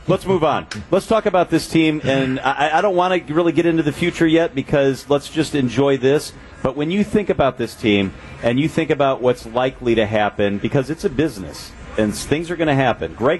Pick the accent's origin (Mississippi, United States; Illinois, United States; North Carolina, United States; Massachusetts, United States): Illinois, United States; Chicago; I grew up in the Chicago area and went to all those Bulls rallies in the mid to late 90s.